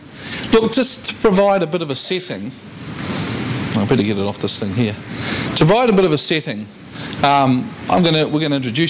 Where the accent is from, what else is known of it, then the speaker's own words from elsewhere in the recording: New Zealand; If you can't understand my accent, tough. I can't do anything about it. And so if you know there's Australian somewhere here, they may understand. You can sit next to them and they can translate. But, you know, I'm from the better place, New Zealand, so...